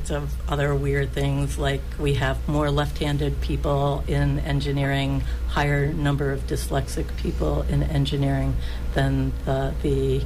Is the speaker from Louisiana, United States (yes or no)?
no; Poughkeepsie, New York, United States; So I come from the Northeast. The high school that I went to is called Spackenkill High School in Poughkeepsie, New York.